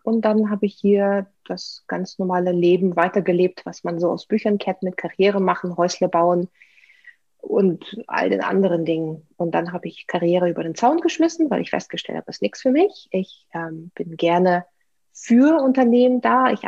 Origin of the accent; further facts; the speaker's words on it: Saint Petersburg, Russia; German is a second language; Ich bin Russin, also ich bin in der Sowjetunion geboren, in der Stadt, die damals noch Leningrad hieß. Dann wurde sie St. Petersburg umbenannt.